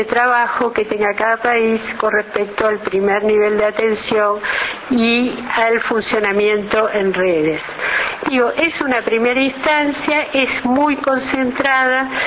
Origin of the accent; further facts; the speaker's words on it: Uruguay; adaptada a cómo somos nosotros los uruguayos.